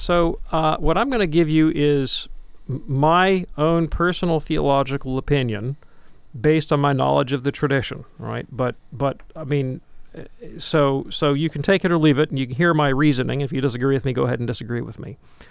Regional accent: the South, United States; Doing this show and growing up in the South, I cannot tell you the thousands of people that I have met that have left Catholicism and given this kind of explanation for it.

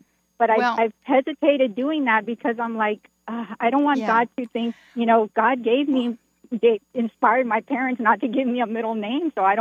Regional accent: Texas, United States; I grew up in Central Texas.

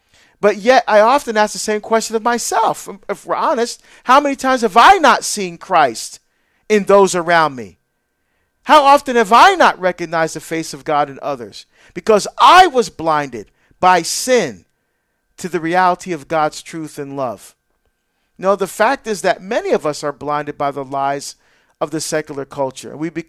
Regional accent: New Jersey, United States; moved away as an adult; when I was still living in my home state of New Jersey, and I was working as a detective

